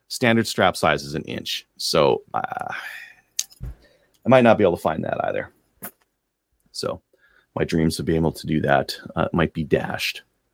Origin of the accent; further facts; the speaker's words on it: Canada; because I'm Canadian, you know, heck with us.